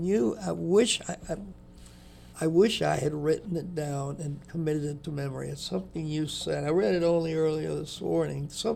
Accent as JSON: {"language": "English", "region": "Virginia", "country": "United States", "said": "I'm a Southerner from the mountains of Virginia. I'm a hillbilly."}